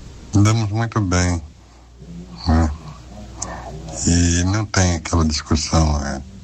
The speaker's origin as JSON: {"language": "Portuguese", "town": "São Mateus", "country": "Brazil", "said": "Sou de São Mateus."}